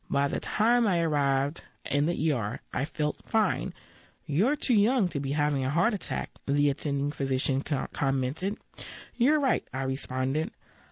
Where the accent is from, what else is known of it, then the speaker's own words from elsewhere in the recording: Atlanta, Georgia, United States; What was your upbringing like? I was raised in Atlanta. My mother worked in my father's office.